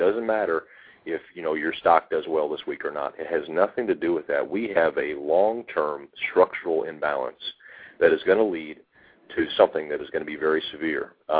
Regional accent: Tulsa, Oklahoma, United States; I was in Denver giving a speech, and I got back from the speech back to my hometown, and I had about 8 missed calls on my phone from the airline trip. It's not a very long trip from Denver to Tulsa, so I was concerned.

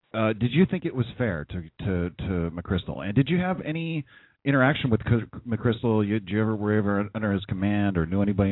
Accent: California, United States; I'm from California, bro. We don't stay shit like that, dude.

